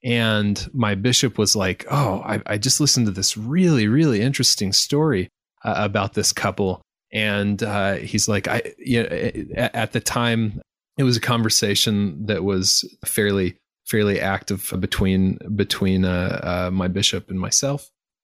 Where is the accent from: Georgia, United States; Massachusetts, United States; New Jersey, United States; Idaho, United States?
Idaho, United States; Burley; Who am I? … from Burley, Idaho.